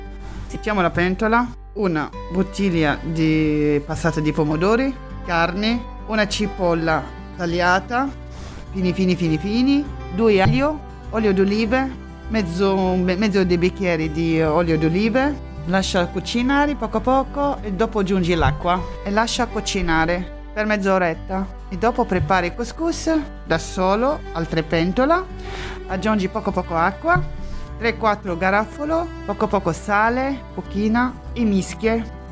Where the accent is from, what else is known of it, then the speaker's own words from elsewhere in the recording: Tunisia; Italian is a second language; Quando cucino queste piatte, io mi sento, non sono fuori dal mio paese, perché ho una tradizione. Se tu vai a una casa a Tunisi, è difficile per trovare gente che non fanno couscous.